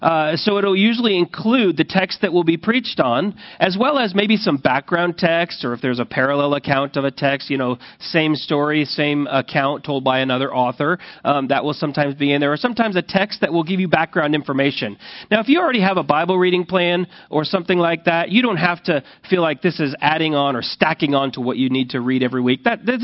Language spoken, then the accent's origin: English; Rapid City, South Dakota, United States; I grew up in South Dakota for my elementary years in Rapid City, South Dakota.